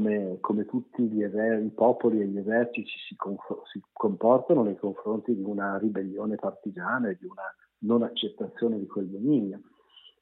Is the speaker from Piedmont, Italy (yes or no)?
yes; Piedmont, Italy; Io sono originario della Val Sangone, provincia di Torino, vicino alla Val di Susa.